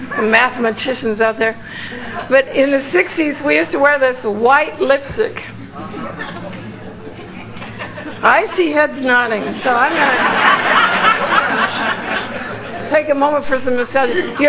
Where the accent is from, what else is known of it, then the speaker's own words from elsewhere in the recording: California, United States; Well, I'm from California, so I think about this stuff a lot.